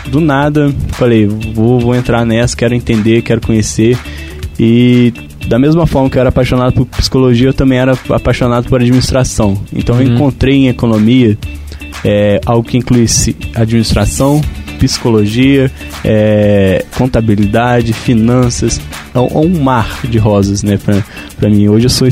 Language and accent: Portuguese; Andrelândia, Minas Gerais, Brazil; eu sou de Andrelândia, tenho um coração em Madre Deus, mas onde eu nasci, onde eu vivi, onde eu cresci é Andrelândia.